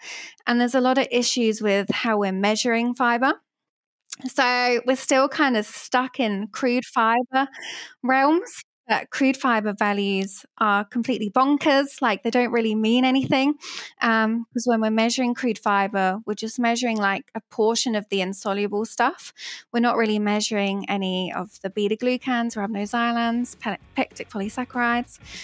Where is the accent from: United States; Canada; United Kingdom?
United Kingdom; England; very much a bit of a townie. Like I grew up just outside of London.